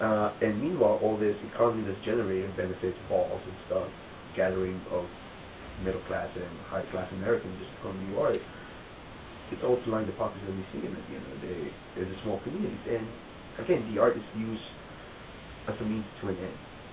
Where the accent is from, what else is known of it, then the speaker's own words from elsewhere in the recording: El Salvador; now in United States; growing up in El Salvador